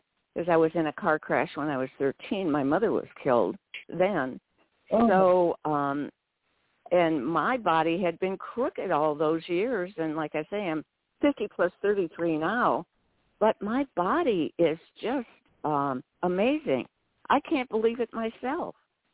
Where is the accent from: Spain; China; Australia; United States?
United States; Cleveland, Ohio; now in California, United States; I know what weather is. I'm from Cleveland.